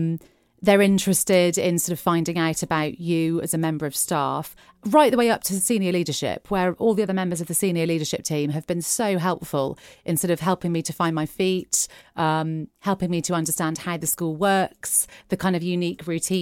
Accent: Bristol, South West England, United Kingdom; I'm a Bristolian, so very proudly so. I was born in Bristol back in 84

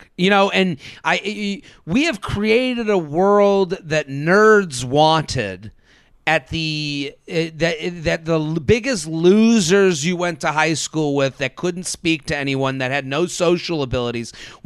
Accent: Boston, Massachusetts, United States; moved away as an adult; now in New York, United States; Like, I'm from Boston. Right. I've lived here since 2007.

